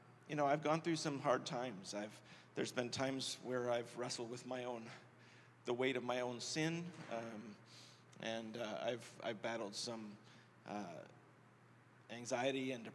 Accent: Indiana, United States; So I grew up actually in Indiana. My parents were believers, and I went to church every day, every Sunday.

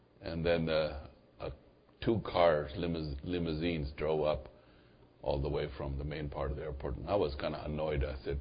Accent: United States; and I come from the United States of America.

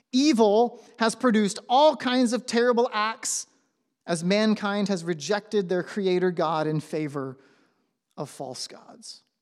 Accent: Kathleen, Florida, United States; also born or lived in Lakeland; Like that's where I grew up in. And I grew up on like the northeast side, the wrong side of the tracks. I grew up in Kathleen, Florida.

